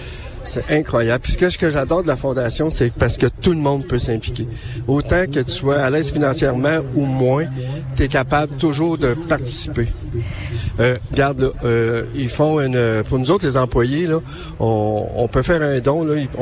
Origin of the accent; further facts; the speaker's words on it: Rouyn-Noranda, Quebec, Canada; Moi, je viens de l'Abitibi-Témiscamingue. J'étais de Rouyn-Noranda. Je suis débarqué ici pour des raisons personnelles avec ma conjointe.